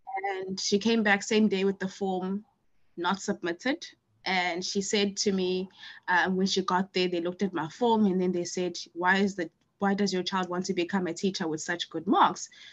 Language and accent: English; Umlazi, KwaZulu-Natal, South Africa; is a 30-year-old female, and I grew up in Mlazi, a township south of Durban. And, you know, I grew up with both my parents. So we eventually moved to the suburbs when I was a little bit younger.